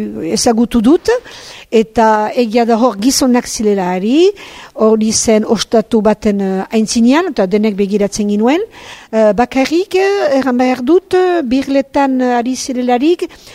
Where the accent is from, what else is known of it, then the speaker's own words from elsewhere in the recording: Saint-Palais, Nouvelle-Aquitaine, France; nola Donapaulo ondoa naiz